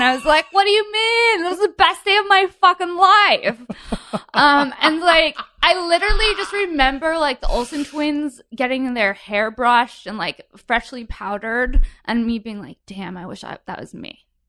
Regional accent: Encino, California, United States; I am from the San Fernando Valley, 818.

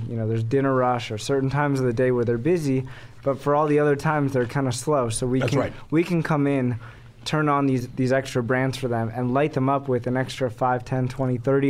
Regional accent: California, United States; We grew up in California where there's amazing tacos everywhere, on every corner.

